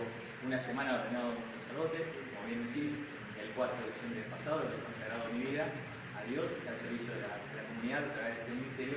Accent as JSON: {"language": "Spanish", "region": "southern Argentina", "country": "Argentina", "tie": "born or raised there", "also_born_or_lived": "Monte Caseros", "lives_now": "Misiones, Argentina", "said": "en realidad soy nacido en Monte Caseros, Corrientes. Mi papá es militar, y entonces eso explica un poco de mi infancia. Me crié por acá, otro por otra parte, por otro lado, digamos, en el sur de Argentina. Y bueno, y hace muchos años estamos en Misiones."}